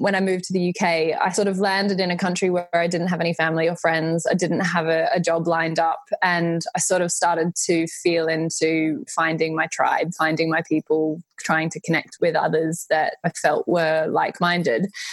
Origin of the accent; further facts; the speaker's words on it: Australia; moved away as an adult; now in London, United Kingdom; I grew up in Australia, and you'll immediately be able to hear from my accent. I'm an Aussie living in London. I moved to the UK 5 years ago, 5.5 years ago now, actually.